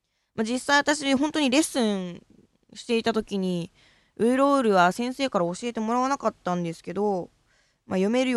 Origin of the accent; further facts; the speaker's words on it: Fukuoka, Japan; やっぱ福岡出身なんで、ちょっとイントネーション変わったりとかしていて